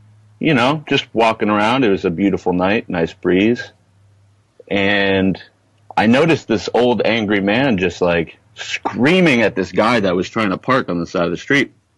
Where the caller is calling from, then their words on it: New Hampshire, United States; Well, I'm in New Hampshire now. I just came back from Boston.